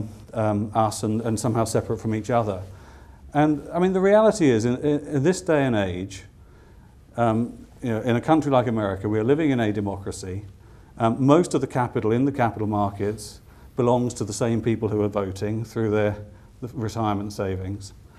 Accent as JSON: {"language": "English", "country": "United Kingdom", "said": "I mean, as a Brit"}